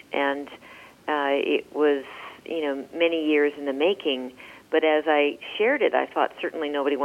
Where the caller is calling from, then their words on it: Santa Cruz, California, United States; Santa Cruz, California.